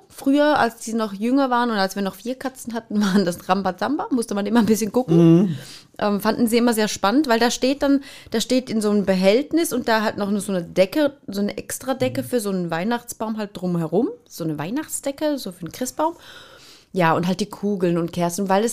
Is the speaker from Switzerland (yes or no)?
yes; Switzerland; bei uns in der Schweiz ist das ein Riesenpolitikum.